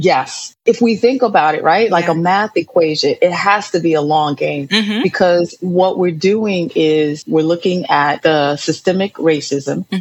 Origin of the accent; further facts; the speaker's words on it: New York City, New York, United States; growing up in New York City, one thing that you do have is access.